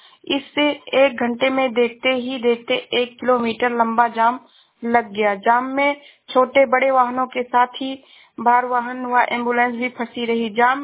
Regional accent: Shravasti, Uttar Pradesh, India; मैं जिला सरावस्ती से हूँ।

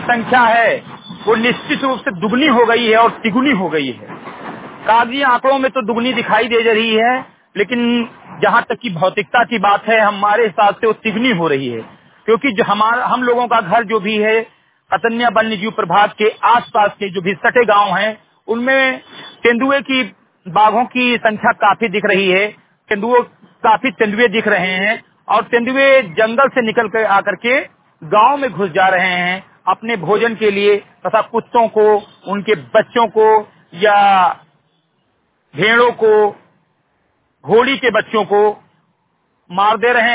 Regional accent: Katahi, Uttar Pradesh, India; ग्राम सभा समिति कटही विकास खंड मिंद्रुआ जनपद बहराइच का मूल निवासी हूँ

